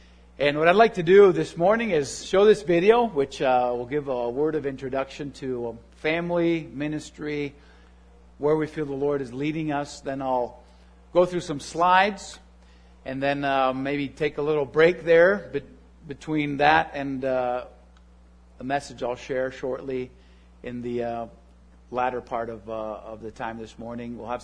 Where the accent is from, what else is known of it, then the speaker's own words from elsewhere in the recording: Spain; English is a second language; now in Grand Rapids, United States; I was born and raised in Spain.